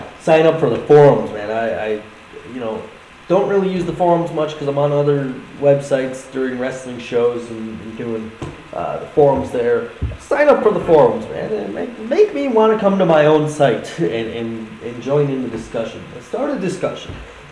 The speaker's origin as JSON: {"language": "English", "town": "Buffalo", "region": "New York", "country": "United States", "tie": "born or raised there", "said": "Buffalo Bisons is my hometown AAA baseball team."}